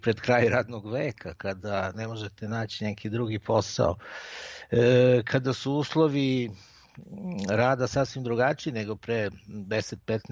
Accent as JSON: {"language": "Serbian", "country": "Serbia", "said": "kakav je u Italiji na delu, kao i kod nas u Srbiji, ima zaista žestokih egzistencijalnih problema."}